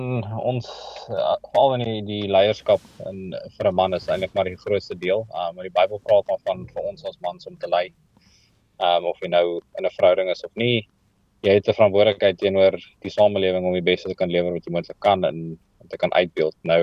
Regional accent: Pretoria, Gauteng, South Africa; moved away as an adult; now in Cape Town, South Africa; Ek is 'n jong man, ek is in my 33's. Ek is daarom nie te oud nie en ook nie te jonk nie. Maar ja, ek kom eintlik oorspronklik van Pretoria af waar ek groot geword

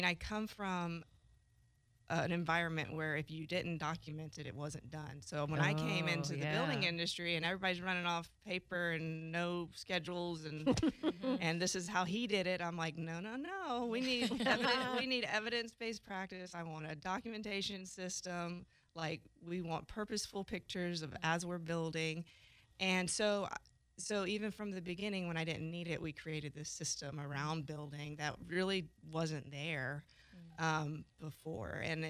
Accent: Pace, Florida, United States; And I'm from Pace. I grew up, born and raised. You know, this is my community.

